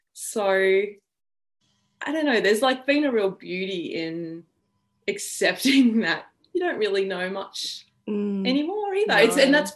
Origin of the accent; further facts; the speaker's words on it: Wagga Wagga, New South Wales, Australia; And so now I'm like back in my hometown of Wagga, which has been incredible.